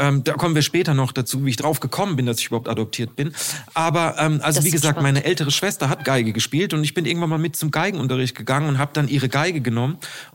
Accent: Heidelberg, Baden-Württemberg, Germany; Ich bin 47 und in Heidelberg geboren, glaube ich. Ich weiß es nicht genau, weil ich bin weiß, ich kenne meine echten Eltern nicht. Und bin aber in Heidelberg aufgewachsen, die ersten 6 Jahre bei meiner Oma, bei meiner russischen Oma auf der Couch.

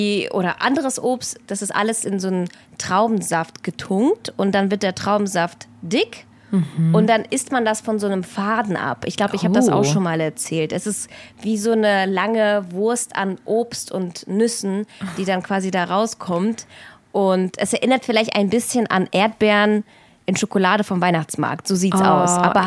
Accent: Russia; Also ich bin ja in Russland aufgewachsen

